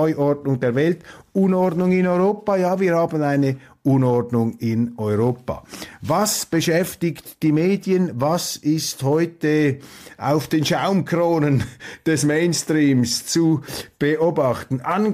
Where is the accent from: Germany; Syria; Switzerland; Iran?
Switzerland; Als Schweizer kann ich Ihnen sagen, wir wissen, was Demokratie ist